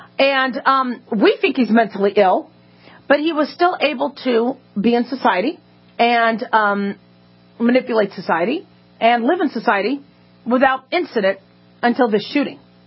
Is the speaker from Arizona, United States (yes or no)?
yes; Phoenix, Arizona, United States; I grew up in Phoenix, kind of know where that is.